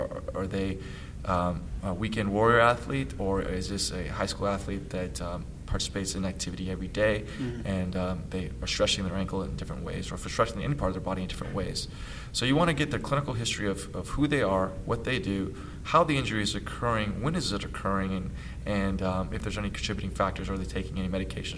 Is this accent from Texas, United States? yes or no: yes; Houston, Texas, United States; Actually, I grew up here in Houston. I went to Memorial High School, so about five minutes away from here.